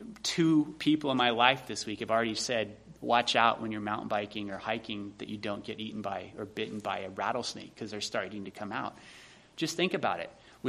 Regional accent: the South, United States; accent: southern; if I spoke too fast or you couldn't hear or understand through my slightly southern accent sometimes

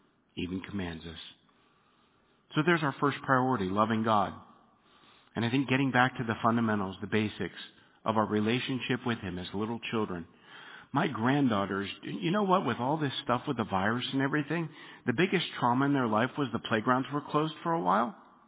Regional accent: Pittsburgh, Pennsylvania, United States; I grew up in Pittsburgh in the 70s.

